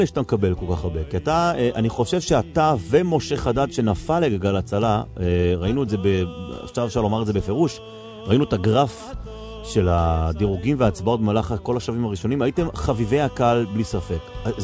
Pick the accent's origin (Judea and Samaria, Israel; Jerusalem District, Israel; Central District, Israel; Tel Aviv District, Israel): Jerusalem District, Israel; Jerusalem; אנחנו ירושלמים